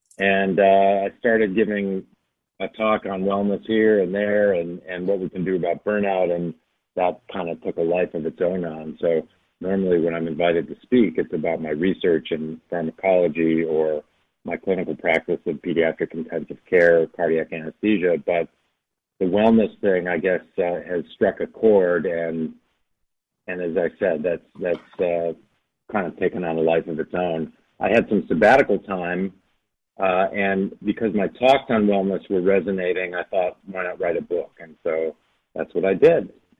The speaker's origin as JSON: {"language": "English", "region": "Illinois", "country": "United States", "tie": "born or raised there", "said": "the home where I grew up outside of Chicago"}